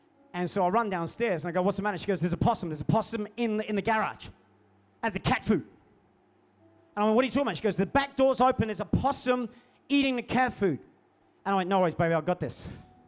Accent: Adelaide, South Australia, Australia; now in Melbourne, Australia; I grew up in Adelaide, but then we moved to Melbourne. And in Melbourne, we lived in this townhouse.

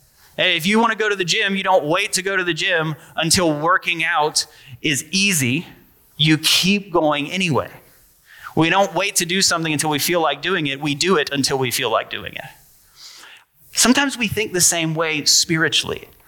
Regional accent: North Carolina, United States; At least I do, because I'm from North Carolina and it doesn't get this cold. This white stuff is not common where I'm from.

